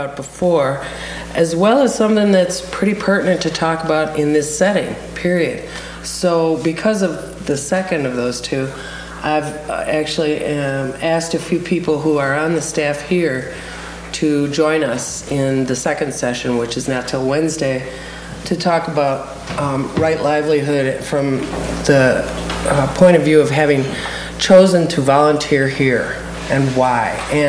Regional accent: Chicago, Illinois, United States; I come from Chicago. It is a very multicultural place, and multiracial as well.

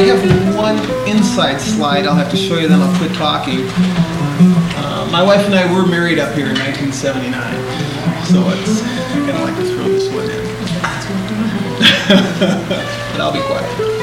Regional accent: Midwest, United States; I'm a teacher from the Midwest.

